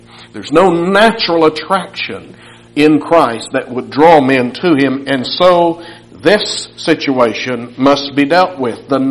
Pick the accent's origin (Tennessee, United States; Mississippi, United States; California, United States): Tennessee, United States; And then we were living in Nashville. I said, I'm from Tennessee.